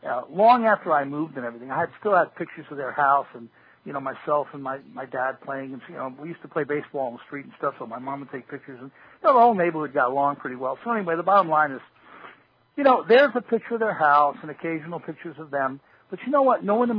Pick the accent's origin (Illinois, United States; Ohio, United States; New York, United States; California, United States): New York, United States; I grew up on Long Island in New York, and, you know, I had a former government scientist living across the street from me.